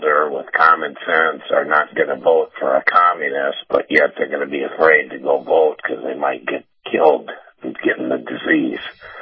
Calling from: Tampa, Florida, United States; Hey, Cap. … here in Tampa.

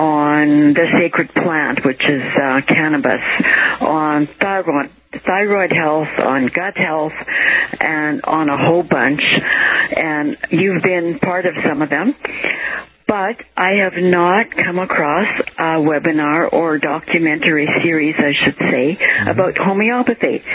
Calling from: Canada; I'm calling from Canada.

